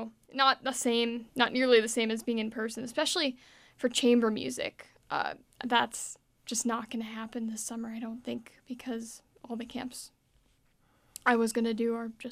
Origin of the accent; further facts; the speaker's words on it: Spokane, Washington, United States; Well, just getting to spend more time in my hometown, I guess, and just, I don't know, I love Spokane. It's really a nice break from Seattle.